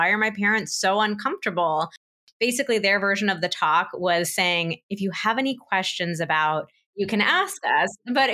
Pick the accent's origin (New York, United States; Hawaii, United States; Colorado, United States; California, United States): California, United States; Santa Barbara; We live in Santa Barbara, which is also my hometown. We just moved back last year, so I've been away for 20 years, and it's really nice to be back.